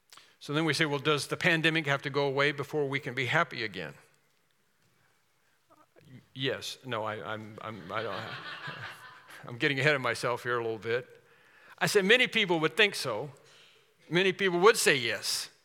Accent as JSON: {"language": "English", "town": "Portland", "country": "United States", "tie": "born or raised there", "said": "when I grew up here in Portland, I used to be asked the question all the time when somebody hear"}